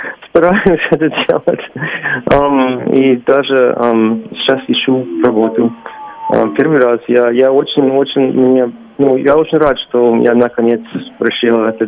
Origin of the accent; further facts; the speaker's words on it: Ohio, United States; born there; Russian is a second language; Я родился в Огайо в Америке, и это, ну, это в середине в Америке.